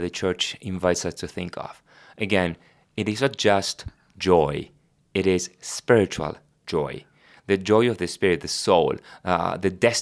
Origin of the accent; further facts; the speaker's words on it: Argentina; born there; first language Spanish; English is a second language; I was born in Argentina, so my first language is Spanish.